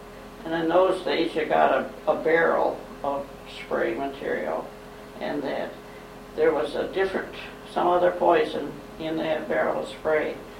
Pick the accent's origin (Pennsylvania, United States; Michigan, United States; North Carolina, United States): Michigan, United States; Redford; born there; I was born in Redford, Michigan, July 5th, 1915, on a farm that … owned on Grand River, right across from Grand Lawn Cemetery.